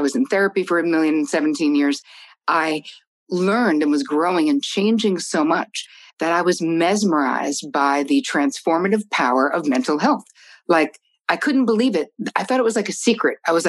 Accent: New Jersey, United States; He realized how he lives in New Jersey, which I'm from Jersey, so I love Jersey.

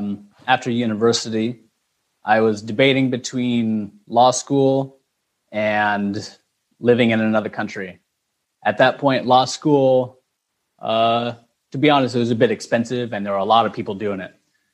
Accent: Boise, Idaho, United States; moved away as an adult; also born or lived in Beijing; now in Guangzhou, China; Yeah, so I'm from Idaho in the Boise area, so potato state, if anyone doesn't know what that is. But I came to China in, I believe it was 2012, about 9 years ago.

